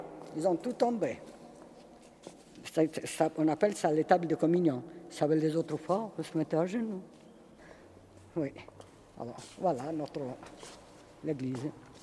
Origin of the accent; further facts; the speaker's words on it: Ukraine; moved away; quand j'étais là-bas chez moi, en Ukraine.